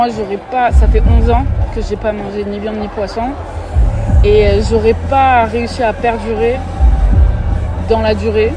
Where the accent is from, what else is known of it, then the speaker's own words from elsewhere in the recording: Marseille, Provence-Alpes-Côte d'Azur, France; parce qu'on est quand même un peu français. Je vous rappelle qu'on est marseillais, mais on est français, quand même.